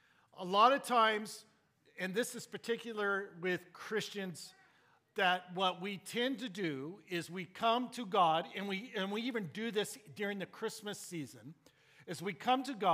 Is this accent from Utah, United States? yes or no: yes; Roy, Utah, United States; I grew up in Roy. I went to Roy High